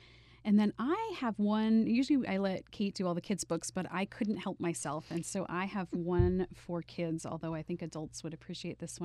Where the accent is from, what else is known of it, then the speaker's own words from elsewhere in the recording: Massachusetts, United States; So I know I grew up hearing that, and I grew up in Massachusetts